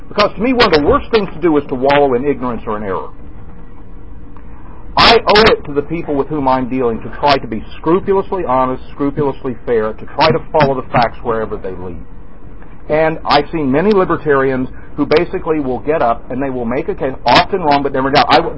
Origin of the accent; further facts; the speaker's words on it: Pulaski, Virginia, United States; When I was growing up, the nicest people you'd find in my hometown of Pulaski, Virginia, were the people who work for the post office.